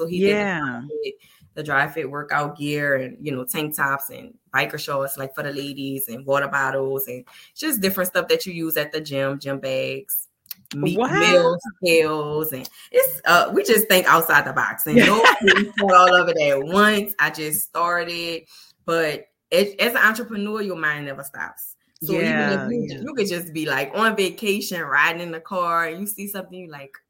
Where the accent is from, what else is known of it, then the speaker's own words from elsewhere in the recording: New Orleans, Louisiana, United States; you know, I'm from New Orleans.